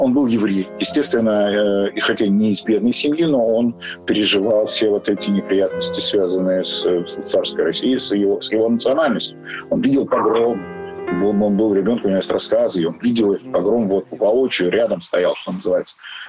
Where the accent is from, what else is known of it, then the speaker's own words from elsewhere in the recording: Odesa, Odesa Oblast, Ukraine; Работал я в Одессе, откуда я родом.